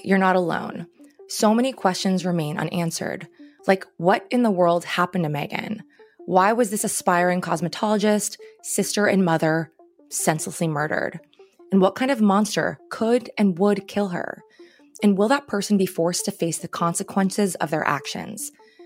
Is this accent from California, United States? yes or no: no; New York, United States; And beyond that, I'm from Long Island. I know the area and I know the people.